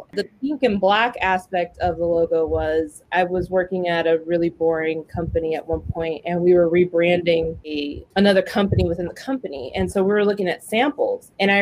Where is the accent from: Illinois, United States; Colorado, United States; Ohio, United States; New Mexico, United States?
New Mexico, United States; because I'm originally from New Mexico.